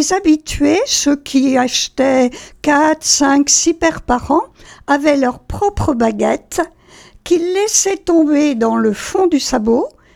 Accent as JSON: {"language": "French", "region": "Brittany", "country": "France", "tie": "born there", "said": "Je suis née à Quart-Travers, commune de la Harmois, au sud de Quintin, dans une petite maison au pied des fours à chaux."}